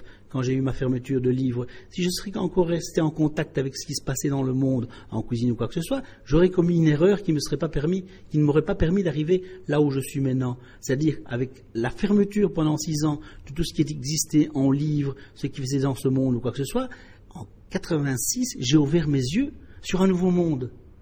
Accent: Belgium; On oublie qu'on est belge, et le grec revient avec ses origines

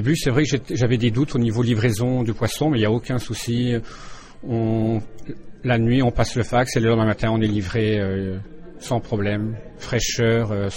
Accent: Normandy, France; De Normandie, près du Mont-Saint-Michel, donc une région où il y a des bons produits au niveau poisson, coquillage, les produits laitiers

